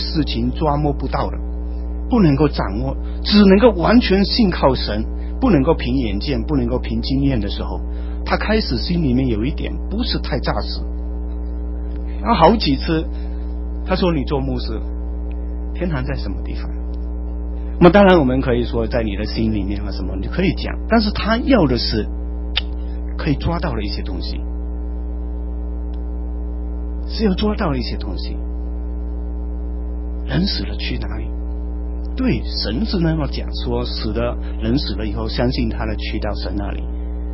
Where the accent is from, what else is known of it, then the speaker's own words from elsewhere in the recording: Fuzhou, Fujian, China; 那可能是我们福州人。为什么我们福州人世界到处去做什么？